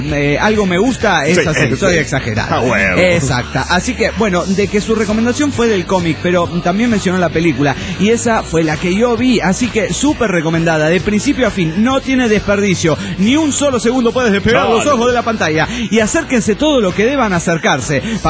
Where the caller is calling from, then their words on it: Managua, Nicaragua; de Managua, Nicaragua.